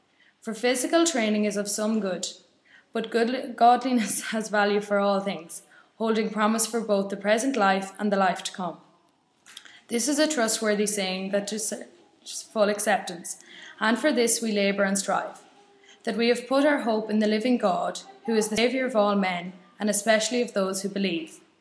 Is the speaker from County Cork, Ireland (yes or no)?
no; County Cavan, Ireland; I'm from Cavan, and I'm reading 1 Timothy chapter 4.